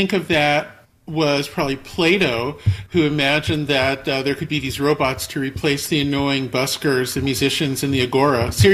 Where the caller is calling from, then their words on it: Santa Cruz, California, United States; I'm calling from Santa Cruz.